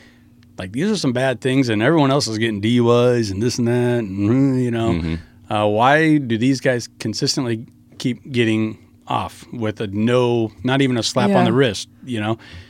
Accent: Nebraska, United States; And I know I'm from Nebraska and I'm a diehard Nebraska fan, but get out of here with that.

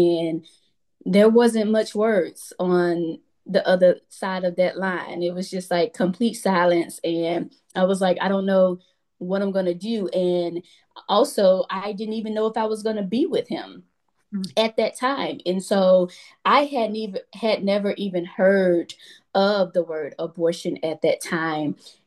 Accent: Mississippi, United States; I'm originally from Mississippi and we have health departments.

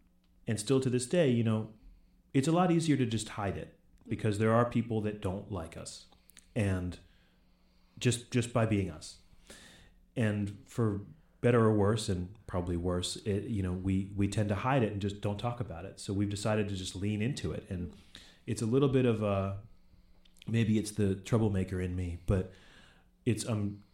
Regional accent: Brooklyn, New York, United States; And, you know, I'm proud of that because I'm from Brooklyn. So, you know, we're both from New York.

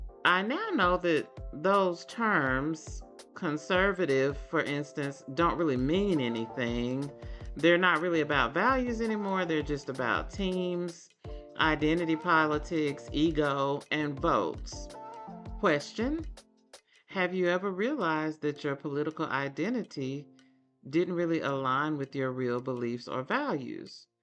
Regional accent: Deep South, United States; I am Black, African American, FBA, whatever your preference is. I'm from the Deep South, and I was taught vote blue no matter who.

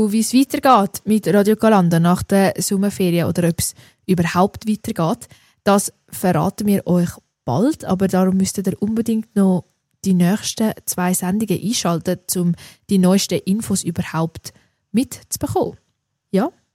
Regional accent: Switzerland

